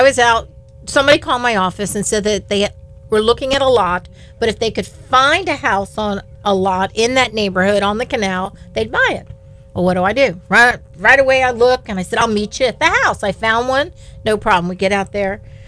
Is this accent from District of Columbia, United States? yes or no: yes; Washington, District of Columbia, United States; born there; I'm not from New York, but I was born in Washington, D.C.